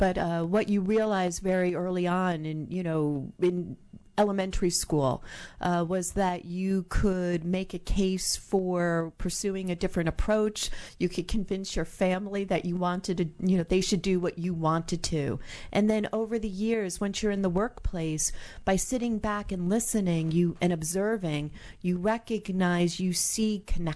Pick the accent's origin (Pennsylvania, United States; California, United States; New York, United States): New York, United States; Queens; also born or lived in New Jersey, United States; I grew up initially in Queens, New York, in Astoria, and then we moved to New Jersey.